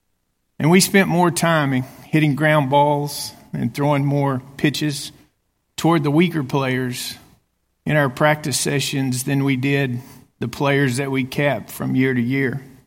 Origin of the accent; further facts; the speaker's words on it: Amarillo, Texas, United States; When I was growing up in Amarillo, Texas, I met Michael in the seventh grade. We went to Amarillo Junior College and then West Texas State University.